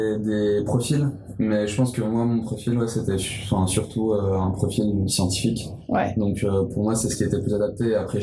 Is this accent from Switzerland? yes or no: no; Limoges, Nouvelle-Aquitaine, France; born there; j'ai 22 ans. Je suis né à Limoges